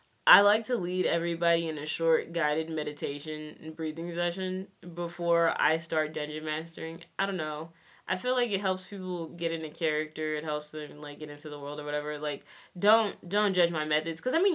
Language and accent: English; Texas, United States; I did, but that's because, like, I'm from Texas. We get rowdy.